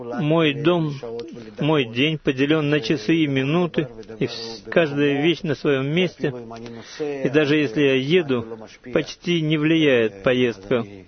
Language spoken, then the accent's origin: Russian; Russia; moved away; Когда я приехал из России, из того места, где жили евреи, там маленький городок